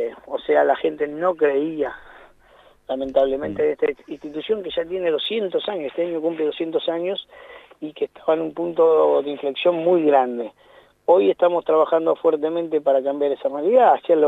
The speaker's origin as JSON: {"language": "Spanish", "town": "La Plata", "region": "Buenos Aires Province", "country": "Argentina", "said": "soy platense y conozco mucho."}